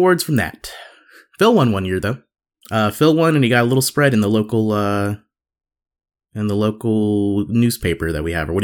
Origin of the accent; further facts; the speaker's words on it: Canada; oh, well, check it out, mate. I'm Canadian.